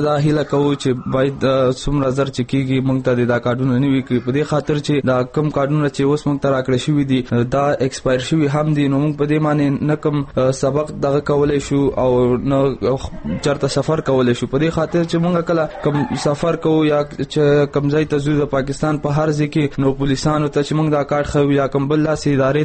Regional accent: Afghanistan; now in Pakistan

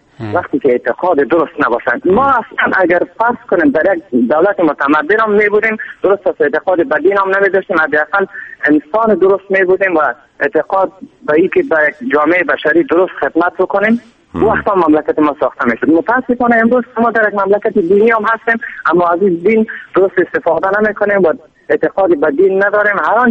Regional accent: Afghanistan; born there; در افغانستان به دنیا آمدیم

